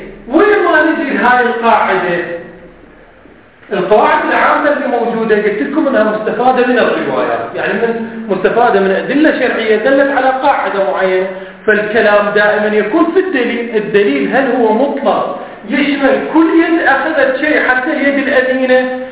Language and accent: Arabic; Iraq; احنا مثلا عندنا بالعراق